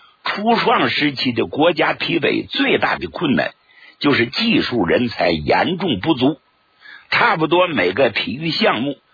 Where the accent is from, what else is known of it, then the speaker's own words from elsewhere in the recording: China; 看看过去，看看现在，我们中国人真是感到无比的自豪啊